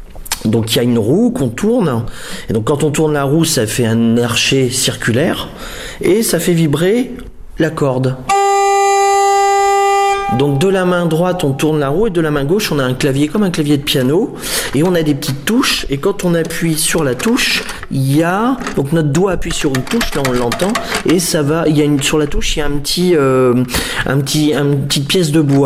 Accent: Centre-Val de Loire, France; je viens du Berry. Donc, Bourges, Châteauroux

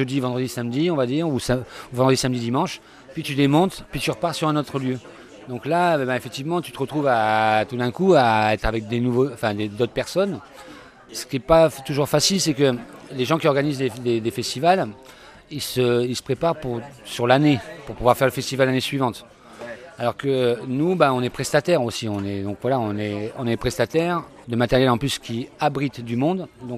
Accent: Occitanie, France; que nous, on vient d'Ariège

